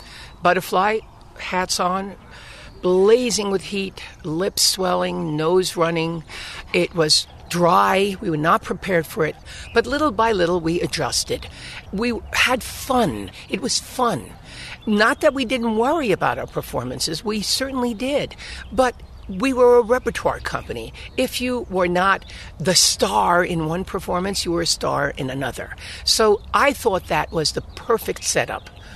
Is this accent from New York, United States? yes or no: yes; Brooklyn, New York, United States; I didn't have a clue. I was from Brooklyn.